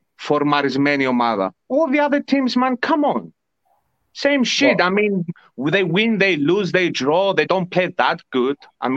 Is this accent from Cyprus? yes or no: yes; Larnaca, Larnaca District, Cyprus; Maybe Ike a bit because I'm from Larnaca